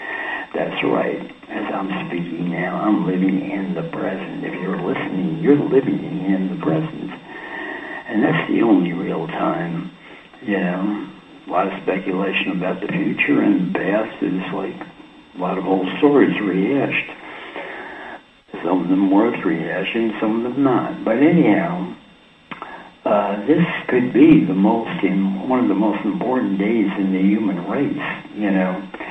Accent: East Coast, United States; Hey, I'm from the East Coast. We can talk fast, faster than you can even listen.

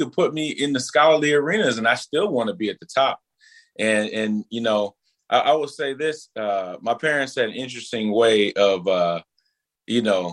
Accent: Minneapolis, Minnesota, United States; I grew up over in North Minneapolis in the beginning. And North Minneapolis at the time was very, very different than it is today.

